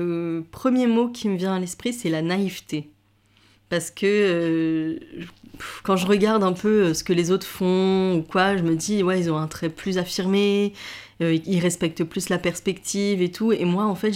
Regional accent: Paris, Île-de-France, France; born there; il y a des souvenirs du Liban, de là où ma famille vient et d'où je viens, même si je suis née à Paris.

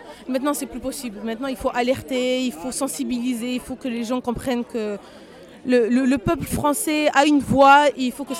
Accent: Tunisia; Il y a sur mon pays d'origine, qui est la Tunisie

